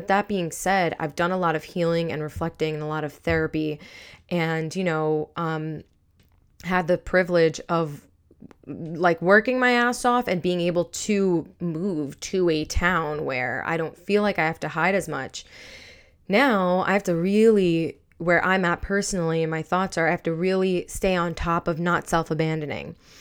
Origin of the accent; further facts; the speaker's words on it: New York, United States; I was raised Muslim in New York during the time of 9/11.